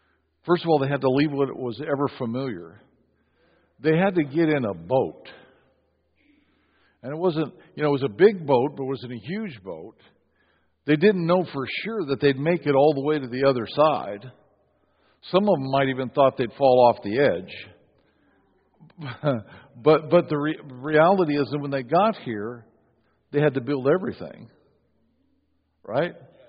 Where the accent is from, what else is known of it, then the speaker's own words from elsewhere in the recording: United States; born there; I celebrate the fact that I'm in America, that I live in America, that I was born in America.